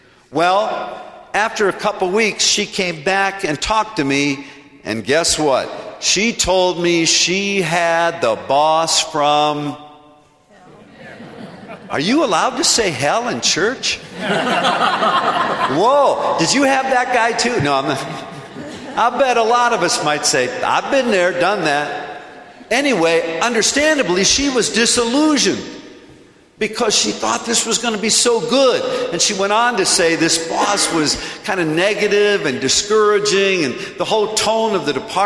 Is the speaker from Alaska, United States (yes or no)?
no; Akron, Ohio, United States; now in Cleveland, United States; I'm a diocesan priest in Cleveland, Ohio, that diocese. I'm from Akron.